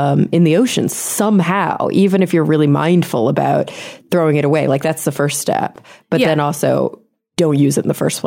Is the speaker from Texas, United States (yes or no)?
yes; Texas, United States; also born or lived in New York City; now in Los Angeles, United States; Growing up in Texas, and then I lived in New York for a year, but in the city. And then I came